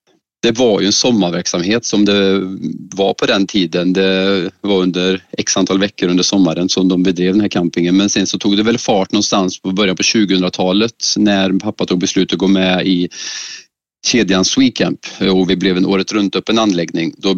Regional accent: Karlstad, Värmland, Sweden; Jag är ingen skåning. Jag är en värmlänning född och uppvuxen i Karlstad. Och numera driver Bomstadbarnens camping som ligger 1 mil utanför Karlstad.

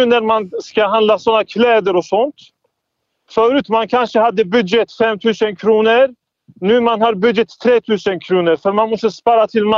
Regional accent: Turkey; now in Sweden; jag kommer från Turkiet från början, från Koluby.

